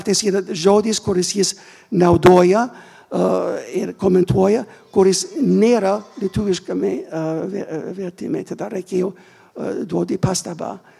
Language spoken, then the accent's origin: Lithuanian; United States; first language English; Lithuanian is a second language; aš nesu lietuvis, negaliu redaguoti, bet galiu puikiai suprasti ir angliškai, ir mano gimtoji kalba, esu kilęs iš Amerikos, ir galiu pakankamai suprasti lietuvių kalbą